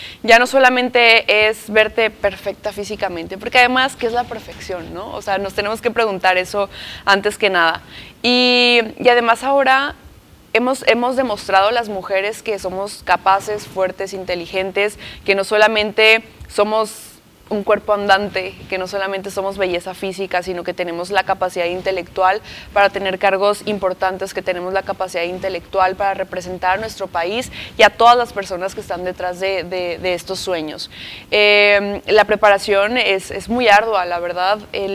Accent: Ciudad Obregón, Sonora, Mexico; Se siente mucho, es muy rico regresar, la verdad, a mi Cajeme, a mi Obregón.

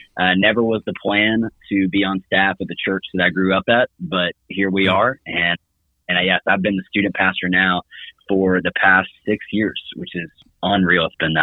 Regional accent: Indian Trail, North Carolina, United States; So I am from Indian Trail, North Carolina

